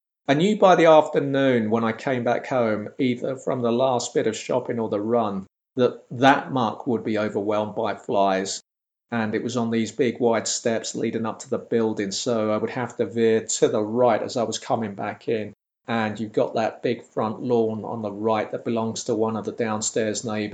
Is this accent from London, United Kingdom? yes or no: yes; Lambeth, London, United Kingdom; when I was growing up in Lambeth, it was certainly not uncommon. I mean, I lived round the corner from Atherfold Road, SW9, the dirtiest street I have ever known